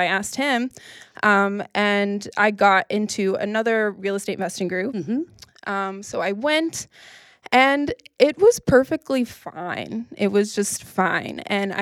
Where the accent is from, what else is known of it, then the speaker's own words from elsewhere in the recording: Tennessee, United States; moved away as an adult; also born or lived in New York City / Los Angeles; I'm originally from Tennessee. I moved to New York City the moment I turned 18 that I was allowed to.